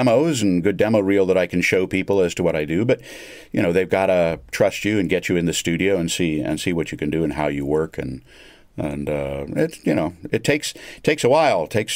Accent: Miami, Florida, United States; now in Madrid, Spain; people tend to assume it's either because I grew up in Miami, where, you know, we hear and speak a lot of Spanish, or because somewhere in my past I have, you know, some Spanish family.

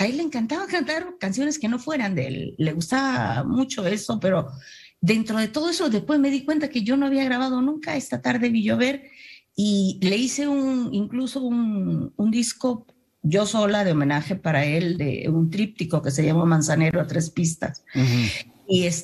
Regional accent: Peru; yo como peruana, Armando era amadísimo, sí, en el Perú.

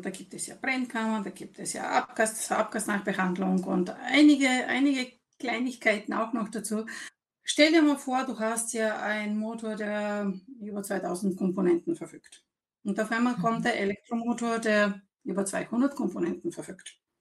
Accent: Bulgaria; moved away as an adult; now in Austria; Ich komme aus Bulgarien, bin 2000 nach Österreich gezogen, um Maschinenbau zu studieren, Kfz-Technik.

